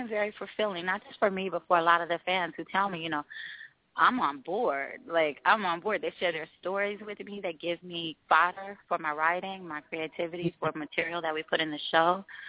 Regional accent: Oakland, California, United States; And, you know, I'm from East Oakland. I'm very, very light in complexion.

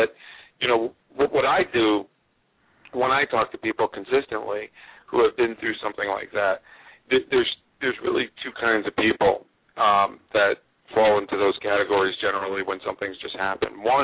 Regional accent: New York City, New York, United States; that's another answer to that as a New Yorker, as someone who lives here.

